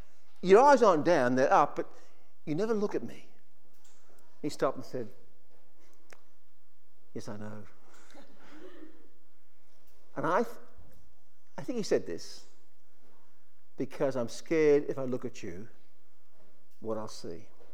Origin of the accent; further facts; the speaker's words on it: Liverpool, North West England, United Kingdom; born there; I was born in Liverpool, and if you do find out, let me know, please.